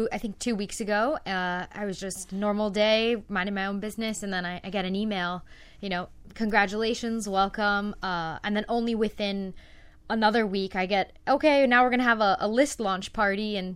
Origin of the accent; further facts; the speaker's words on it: Miami, Florida, United States; being born and raised in Miami, both of us, Andy and myself, it's kind of sad to see your city not have all these kind of cool concepts that other cities have.